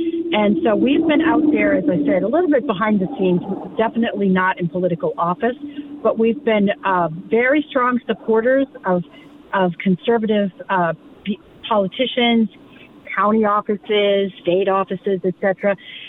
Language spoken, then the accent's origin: English; Williamsburg, Virginia, United States; also born or lived in Wisconsin; And I was born in Wisconsin, raised in Williamsburg, Virginia, the colonial capital, pre-revolutionary capital.